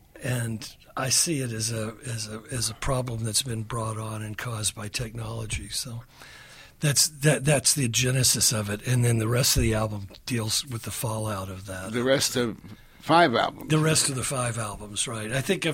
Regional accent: the South, United States; especially I grew up in the South, you know, we in the South keep a lot of secrets from ourselves.

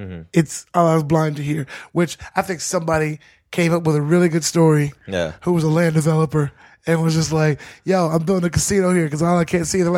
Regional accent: the South, United States; Being American doesn't automatically make you Christian, but I'm from the South.

